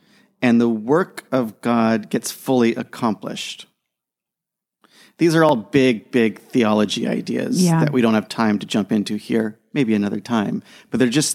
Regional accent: United States; So we think of, like when I grew up in the States, in grade school, we would start every day standing up, facing the flag.

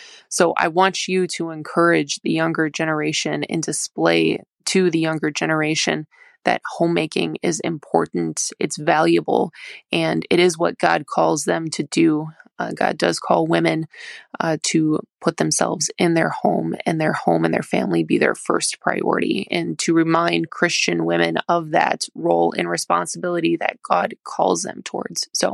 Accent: Wisconsin, United States; I'm from Wisconsin

